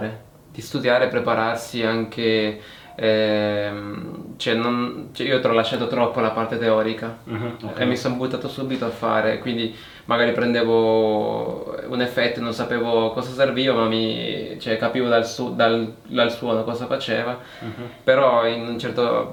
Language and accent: Italian; San Salvador, El Salvador; now in Italy; Sì, sono nato là e sono in Italia da 11 anni.